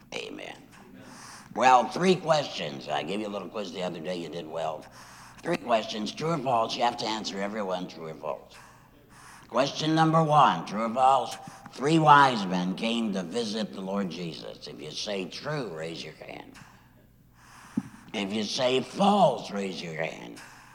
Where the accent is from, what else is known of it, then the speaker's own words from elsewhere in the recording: Detroit, Michigan, United States; also born or lived in South Carolina; I'm a country boy. I was raised most in Detroit, born in South Carolina, went back there and graduated from high school and college.